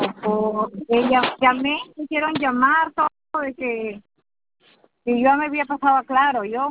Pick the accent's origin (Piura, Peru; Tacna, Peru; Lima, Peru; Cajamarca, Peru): Piura, Peru; Chulucanas; ahorita yo soy de Chulucana, me he venido más bien acá a Piura.